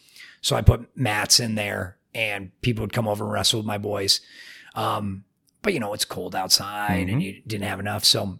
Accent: Connecticut, United States; But, I grew up in Connecticut. And so Connecticut wrestling is not very big.

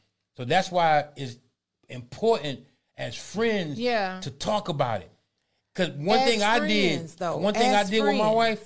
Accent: Brooklyn, New York, United States; I'm from Brooklyn. So I know how we used to fight and then go shoot basketball or play pool right after we fought.

